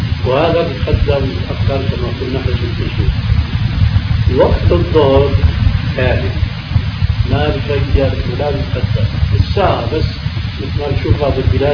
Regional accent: Meknes, Fès-Meknès, Morocco; في بلدي مكناس مغرب

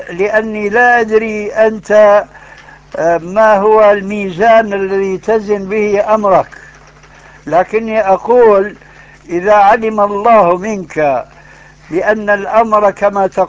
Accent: Syria; وأنا سوري مطعم أردني

